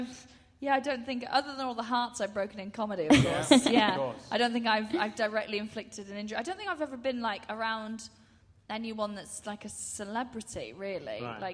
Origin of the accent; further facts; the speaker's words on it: Wales, United Kingdom; So I'm from Anglesey.